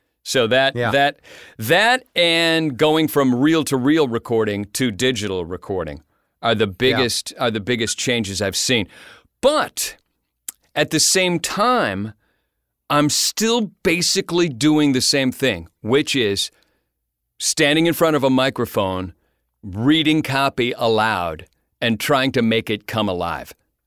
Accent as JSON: {"language": "English", "town": "Buffalo", "region": "New York", "country": "United States", "tie": "born or raised there", "said": "I wanted to be a rock and roll disc jockey at my hometown station, 97 Rock in Buffalo, New York."}